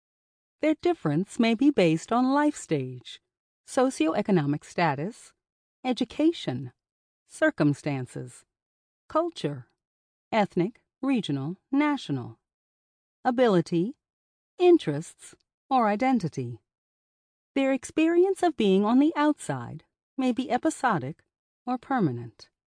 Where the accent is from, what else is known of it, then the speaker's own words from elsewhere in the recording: Michigan, United States; also born or lived in Kansas / Japan; I was born in Kansas to Air Force parents, and soon thereafter, we relocated to Japan for a couple of years before spending 5 glorious, harsh winters in Michigan. My family was one of a handful of black families in each of these locations.